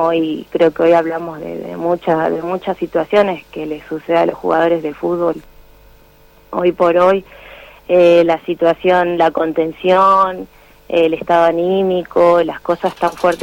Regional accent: Tartagal, Salta, Argentina; also born or lived in Buenos Aires; Nosotras nacimos en Buenos Aires por la cuestión de trabajo de mi papá. Mi papá y mi mamá son de la ciudad de Tartagal.

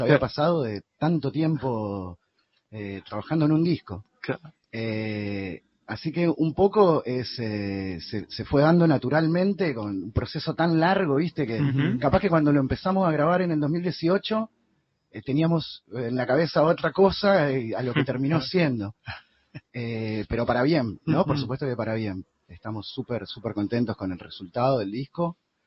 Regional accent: Argentina

